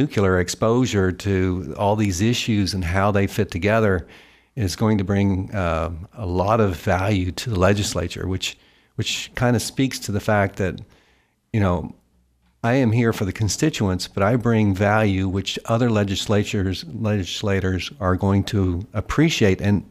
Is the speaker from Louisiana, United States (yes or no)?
yes; Louisiana, United States; So I'm born and raised in Louisiana and grew up in procurial school all the way through